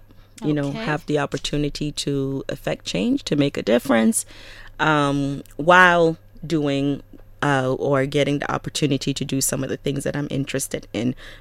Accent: California, United States; moved away as an adult; also born or lived in New York; now in South Sudan; I'm from California, and I have a sister. I had a brother who's late now, and with my parents, all in California. I came here, left from New York to come to South Sudan.

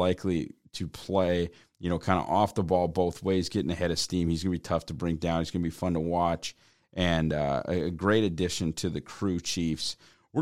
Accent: Northwood, North Dakota, United States; Kelby is a hometown kid from my hometown in Northwood.

